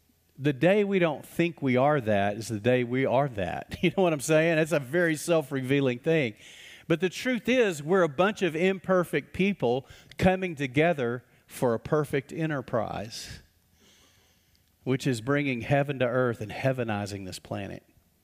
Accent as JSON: {"language": "English", "region": "Texas", "country": "United States", "tie": "born or raised there", "said": "We were a farming community post-Texas up in Garza County, just a little bit south of Lubbock, north of Snyder. So it's out in the middle of nowhere, basically."}